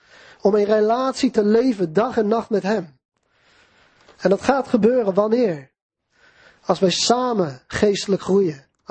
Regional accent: Netherlands; wij zijn een beetje individualistisch als Nederlanders

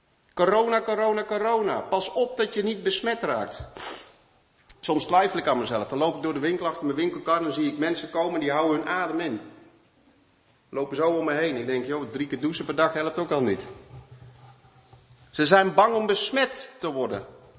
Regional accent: Romania; Dutch is a second language; now in Netherlands; Het is moeilijk, meneer, huis vinden hier. Ja, tuurlijk. Nederlanders zien je aankomen als Roemeen om een huis te huren.

